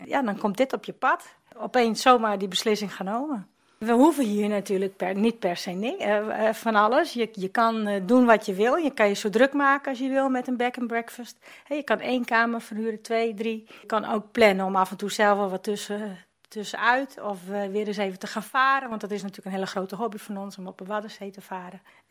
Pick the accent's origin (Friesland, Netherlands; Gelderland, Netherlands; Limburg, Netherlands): Friesland, Netherlands; Workum; also born or lived in Deersum; Nee, ik ben wel Friesin. Ik ben in Workum geboren. Ik heb 37 jaar in Deersum gewoond.